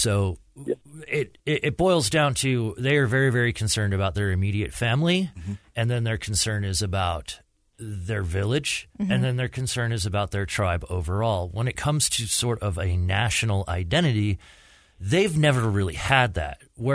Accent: United States; I'm from America.

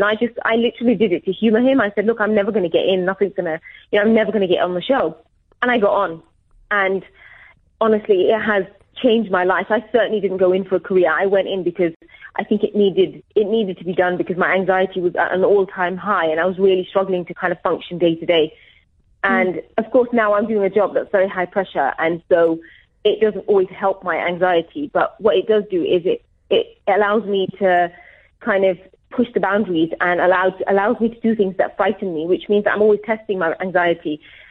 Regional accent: United Kingdom; Yes, I was really lucky because being British, you know, when I was at school, I was exposed to lovely food at school

